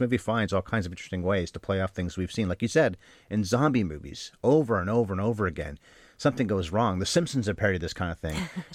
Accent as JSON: {"language": "English", "country": "Canada", "said": "Well, we're Canadian, so Scott Z. Burns."}